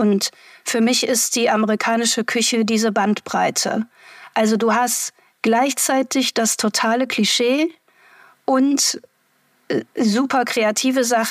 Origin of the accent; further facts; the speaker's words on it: North Rhine-Westphalia, Germany; now in United States; ich komme aus dem Ruhrgebiet, da sagt man das so.